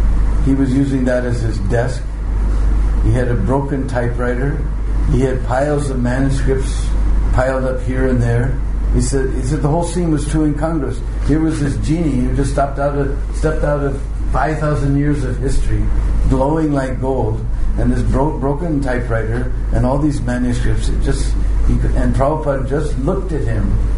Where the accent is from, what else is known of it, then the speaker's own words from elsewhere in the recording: United States; And I'm an American.